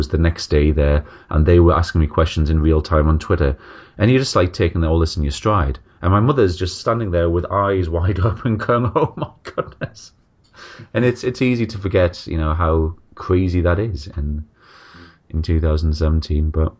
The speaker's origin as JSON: {"language": "English", "region": "England", "country": "United Kingdom", "accent": "northern", "said": "because of my dodgy northern accent."}